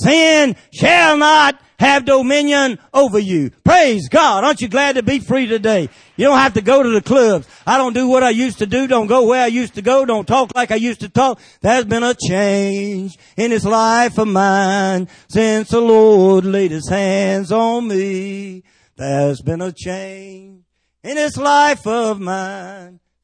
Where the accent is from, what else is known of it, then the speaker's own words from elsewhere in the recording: Henderson, United States; I say mosquito and suicide. Amen. Hallelujah. That's just because I'm from Henderson.